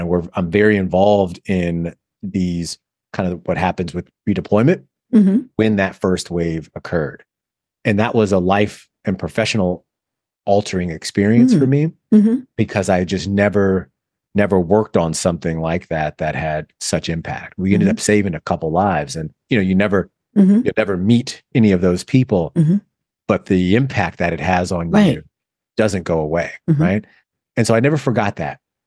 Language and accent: English; Michigan, United States; also born or lived in Florida; But I'm originally from Michigan.